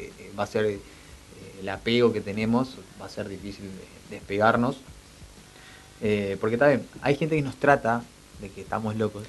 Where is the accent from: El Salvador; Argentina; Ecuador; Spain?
Argentina; Avellaneda, Buenos Aires Province; Yo soy acá, nací acá en Avellaneda de toda mi vida, tengo 28 años.